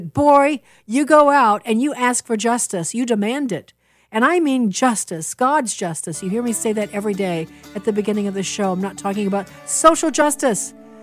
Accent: Chicago, Illinois, United States; You know, that actually, because I'm a Chicagoan, it just makes me so sad.

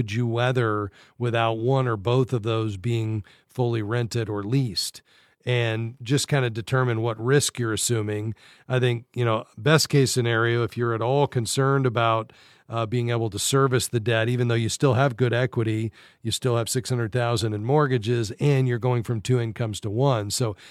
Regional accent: Fort Lauderdale, Florida, United States; Let's head to my hometown, Fort Lauderdale.

